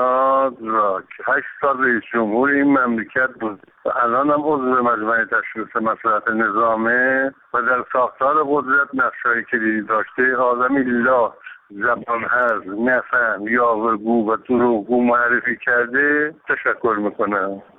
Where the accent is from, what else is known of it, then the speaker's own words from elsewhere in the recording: Iran; بنده به عنوان یک ایرانی